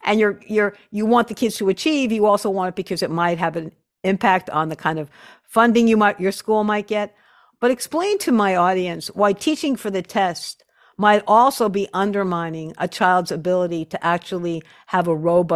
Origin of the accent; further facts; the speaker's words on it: Hicksville, New York, United States; I grew up on Long Island, and I was I, Hicksville actually